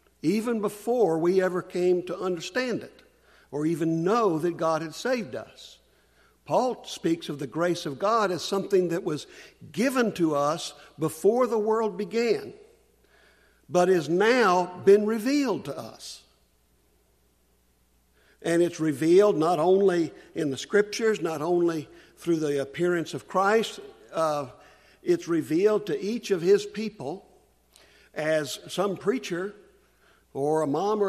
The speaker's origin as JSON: {"language": "English", "region": "West Virginia", "country": "United States", "tie": "born or raised there", "also_born_or_lived": "Key West, Florida", "said": "I was born in Key West, Florida. I have no idea what that has to do with my salvation, but it's got something to do with it. I was raised mostly in West Virginia."}